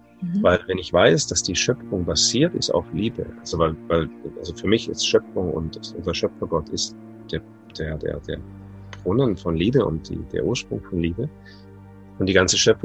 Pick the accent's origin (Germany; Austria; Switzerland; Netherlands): Netherlands; Wir haben Berge bei euch, keine Berge bei uns in Holland.